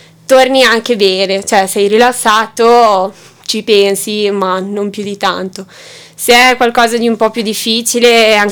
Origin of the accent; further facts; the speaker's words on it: Volpago del Montello, Veneto, Italy; now in Falcade, Italy; Vengo da Volpago del Montello